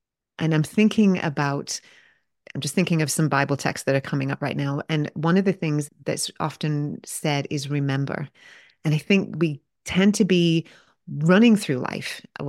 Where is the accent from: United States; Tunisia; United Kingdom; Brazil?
United Kingdom; England; I grew up in England. We didn't have ponds that froze because it doesn't get that cold.